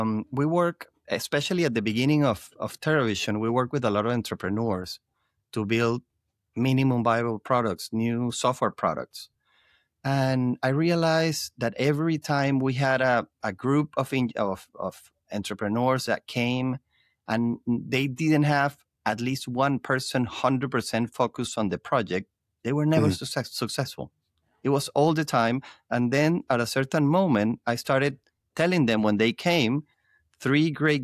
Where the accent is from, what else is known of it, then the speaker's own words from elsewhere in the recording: Venezuela; moved away as an adult; now in United States; I'm originally from Venezuela. So my wife and I got married and decided to move to the US.